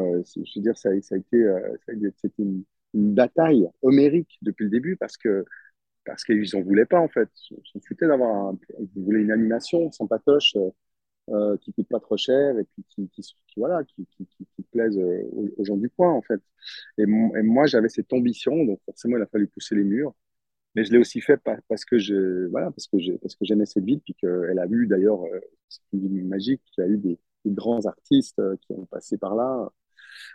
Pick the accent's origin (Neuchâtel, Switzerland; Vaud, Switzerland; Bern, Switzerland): Vaud, Switzerland; Montreux; j'ai grandi en Suisse, dans une petite ville, la petite ville de Montreux, une petite ville de 20 000 habitants. Donc, c'était une ville, un grand village, on va dire, où je connais un peu tout le monde.